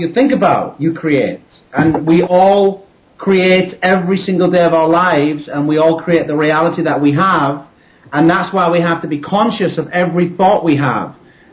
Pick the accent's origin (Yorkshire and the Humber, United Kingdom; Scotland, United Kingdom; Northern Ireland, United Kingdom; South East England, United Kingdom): Yorkshire and the Humber, United Kingdom; Kingston upon Hull; I'm from England.